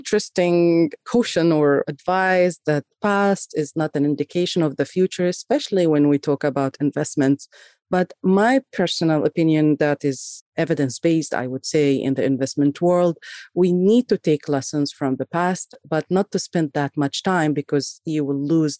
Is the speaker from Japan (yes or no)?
no; Kuwait; also born or lived in Egypt; So I grew up in Kuwait, between Kuwait and Egypt, as a matter of fact, early in my studies and career.